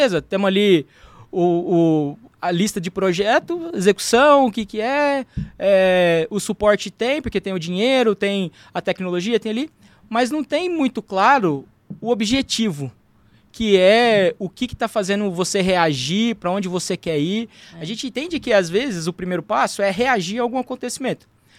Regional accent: Mococa, São Paulo, Brazil; Eu cresci aqui, nasci aqui em São Paulo, mas cresci no interior, então por isso um pouco do sotaque, né? Lá em Mococa, a terra da vaquinha, né?

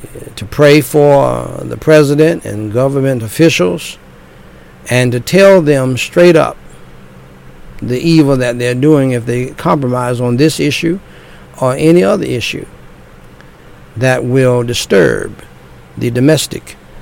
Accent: United States; born there; I thank God I was born in America with all of her faults.

